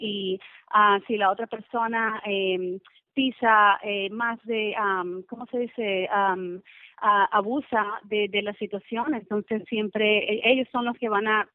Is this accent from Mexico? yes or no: no; Venezuela; y yo soy de Venezuela